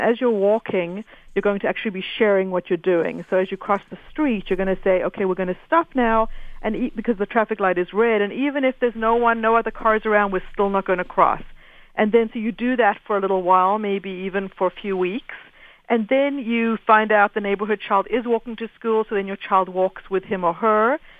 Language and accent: English; South Africa; whereas when we were growing up, our parents only had, and growing up in South Africa, they didn't even have the news at the end of the day on TV